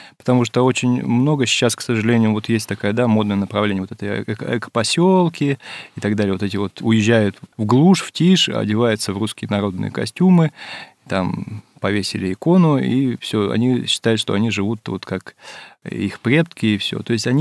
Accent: Lodeynoye Pole, Leningrad Oblast, Russia; это моя малая родина, о которой мы как раз беседовали в прошлой нашей передаче. Это земля Пресвирья, город Лодейное поле.

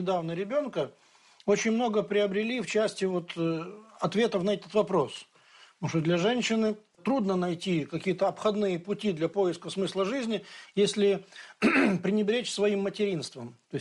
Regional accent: Ukraine; born there; я, поскольку родился в Украине, я знаю, что на Украине такое есть

